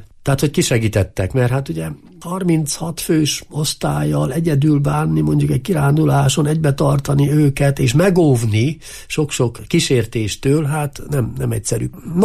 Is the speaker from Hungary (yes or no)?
yes; Szabolcs-Szatmár-Bereg, Hungary; A szűkebb szülőföld, ugye a felnevelő tájhaza, az én esetemben a szatmárbedegi Síkság tágabban nézve, és azon belül ugye a szülőfalum